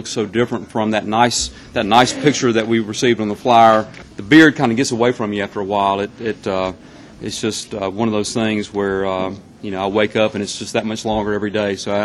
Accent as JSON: {"language": "English", "town": "Minden", "region": "Louisiana", "country": "United States", "tie": "born or raised there", "said": "My mother was from Shreveport. She married a guy from Minden, my father, and I grew up in Minden. They lived in Minden. My father ran a hardware store in the city of Minden."}